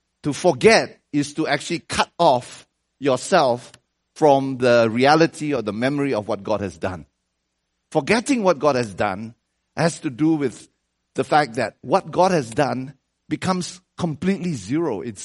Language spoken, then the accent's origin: English; Malaysia; When I was growing up in Malaysia, I remember Christmas was a time